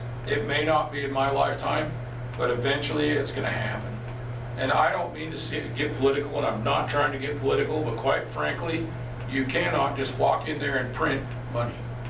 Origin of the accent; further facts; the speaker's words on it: Colville, Washington, United States; like I said, I come from Colville. I love the rural part of Daniel